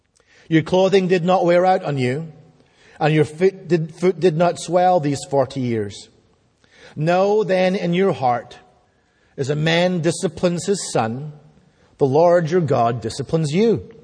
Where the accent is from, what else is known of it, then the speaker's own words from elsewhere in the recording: Scotland, United Kingdom; I grew up in Scotland